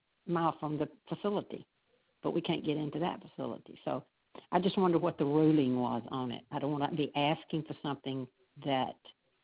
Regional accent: Fairhope, Alabama, United States; I would like to know if I'm from Fairhope, Alabama

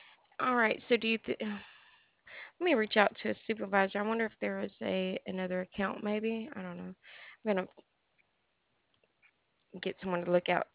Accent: Alabama, United States; accent: southern; now in Maine, United States; I'm originally from Alabama, but moved here to Maine just recently.

